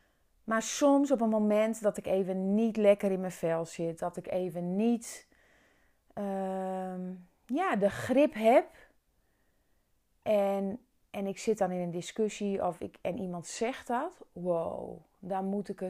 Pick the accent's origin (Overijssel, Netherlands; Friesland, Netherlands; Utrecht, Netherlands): Friesland, Netherlands; Of in het Fries, hè, want ik kom uit Friesland.